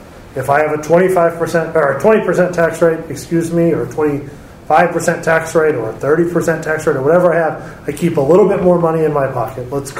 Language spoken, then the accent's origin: English; United States; So I'm from the Ohio River Valley. I grew up in steel country